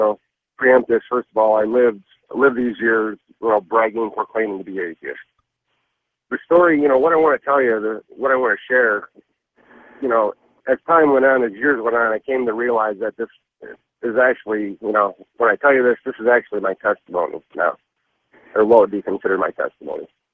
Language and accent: English; Detroit, Michigan, United States; now in New Jersey, United States; But like I said, I live in New Jersey now. I grew up in Michigan.